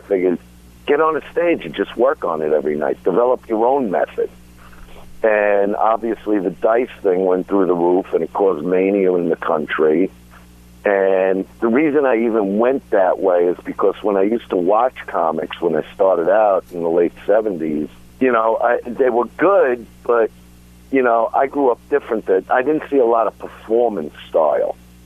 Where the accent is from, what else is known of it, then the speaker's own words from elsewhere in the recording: Brooklyn, New York, United States; don't you understand I'm from Brooklyn?